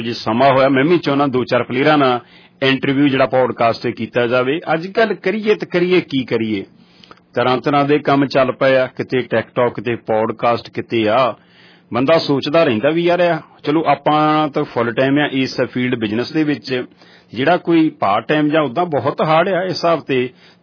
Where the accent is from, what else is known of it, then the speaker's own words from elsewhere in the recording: Punjab, India; ਮੇਰੇ ਪਿੰਡ ਤੋਂ ਜਲੰਧਰ ਤਕਰੀਬਨ ਜੇ ਅੱਧਾ ਕੁ ਘੰਟਾ ਵੈਸੇ ਆਮ ਲੱਗ ਜਾਂਦਾ